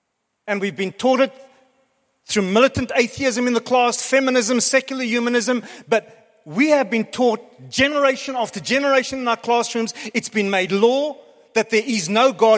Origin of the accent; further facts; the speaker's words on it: South Africa; And I know as South African, back in the day, I'd sit there and go, but how can you do that?